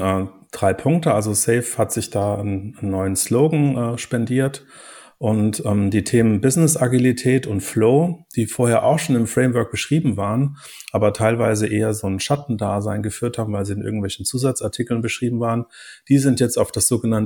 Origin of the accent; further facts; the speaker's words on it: Offenbach, Hesse, Germany; ich bin gebürtiger Hesse, also in Offenbach geboren, durfte man vor ein paar Jahren noch nicht so laut erzählen und bin nie wirklich aus Hessen weggekommen. Gibt eine kurze Episode, habe ich in Rheinland-Pfalz gewohnt, aber ich bin jetzt im schönen Ried in der Nähe von Darmstadt zu Hause.